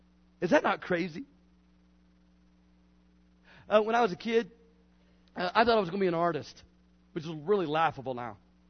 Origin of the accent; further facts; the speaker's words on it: Brookville, Indiana, United States; Now when I go back to Brookville, Indiana, my hometown, I'll look on this dusty shelf and they've saved every one of them.